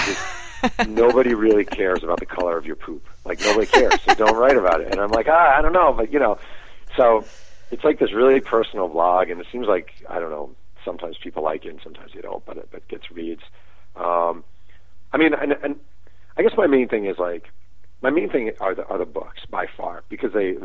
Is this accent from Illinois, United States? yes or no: no; New York, United States; I grew up in New York and loved the '86 Mets, and I wrote that book.